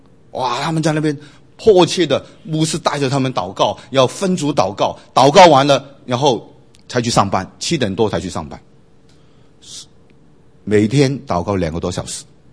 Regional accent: China; 我们中国人，中国的信徒都很喜欢理论啊

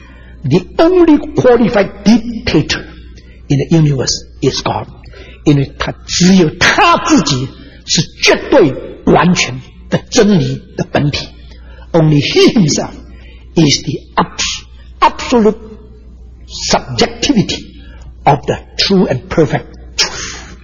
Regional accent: China; 我们中国人不能明白为什么把整个中国几十年交给一个叫做毛泽东的人

